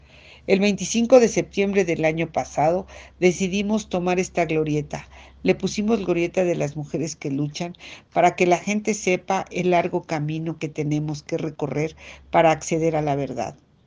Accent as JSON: {"language": "Spanish", "country": "Mexico", "said": "Somos mujeres de México, diversas, que tenemos familiares desaparecidos"}